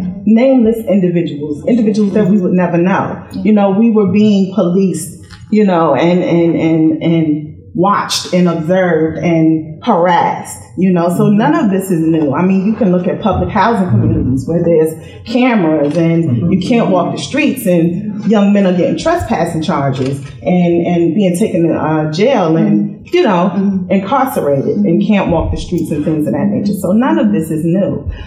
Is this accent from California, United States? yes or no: no; Richmond, Virginia, United States; I'm from Richmond. I live in Richmond.